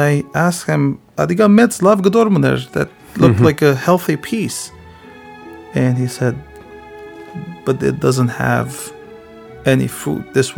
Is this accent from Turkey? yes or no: yes; Kesap, Trabzon, Turkey; English is a second language; I grew up in Kesap, and we had vineyards, we had trees